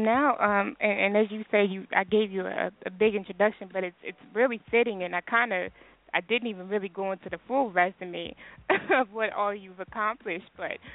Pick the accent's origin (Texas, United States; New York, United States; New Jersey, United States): Texas, United States; Most definitely. So how you, my goodness, see, I'm from Texas.